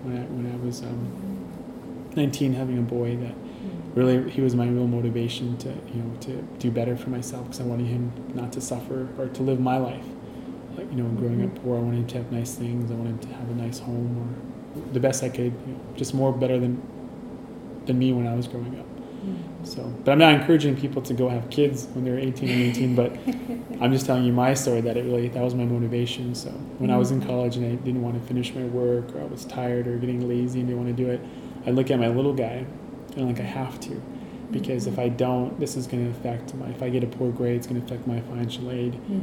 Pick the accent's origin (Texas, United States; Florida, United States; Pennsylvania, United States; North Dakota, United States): North Dakota, United States; Bismarck; when I was growing up in Bismarck, I was part of the Big Sister, Big Brother program growing up here in Bismarck with my aunt.